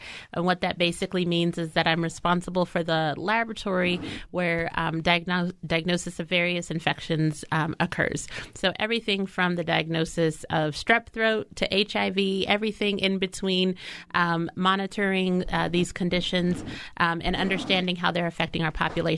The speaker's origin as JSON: {"language": "English", "town": "Albuquerque", "region": "New Mexico", "country": "United States", "tie": "born or raised there", "said": "But, you know, I grew up here in Albuquerque. I went to some of the inner city schools here. I went to Longfellow Elementary. I went to Albuquerque High School."}